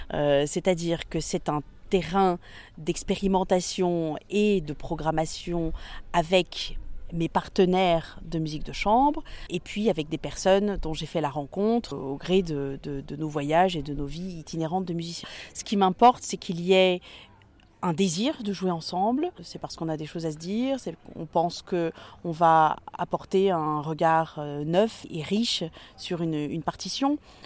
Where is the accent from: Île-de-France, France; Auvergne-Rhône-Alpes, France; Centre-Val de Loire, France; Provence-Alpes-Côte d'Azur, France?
Auvergne-Rhône-Alpes, France; Lyon; also born or lived in João Pessoa, Brazil / Burgundy; je suis née au Brésil, dans le nord-est brésilien, à João Pessoa. Et puis très vite, j'ai posé mes valises et construit ma vie à Lyon, avec mes parents, et puis entre Lyon et la Bourgogne. Je suis donc franco-brésilienne